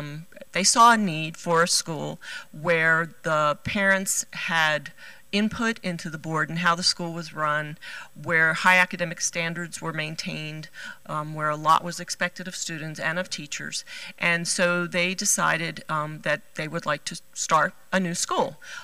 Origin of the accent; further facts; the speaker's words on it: Philadelphia, Pennsylvania, United States; moved away as an adult; I'm from Philadelphia, Pennsylvania originally. That's where I was born and reared and was there till I was about 24 or 25.